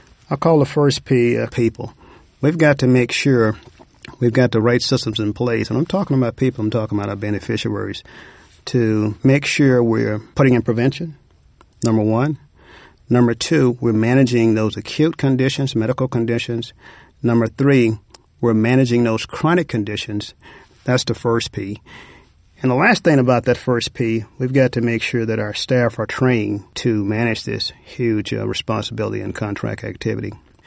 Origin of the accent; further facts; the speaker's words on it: West Memphis, Arkansas, United States; Had an opportunity to work at a National Guard Armory in my hometown, West Memphis, Arkansas.